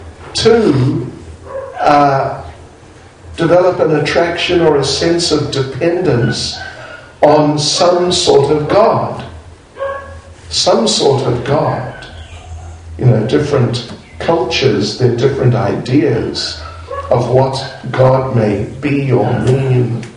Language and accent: English; New Zealand; New Zealand. I'm from New Zealand.